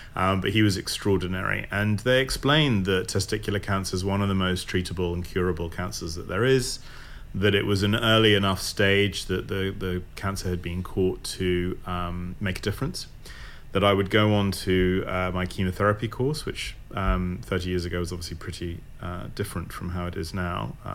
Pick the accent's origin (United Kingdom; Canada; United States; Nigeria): United Kingdom; Roehampton, London; As I say, I grew up in Roehampton, so it's not very far away.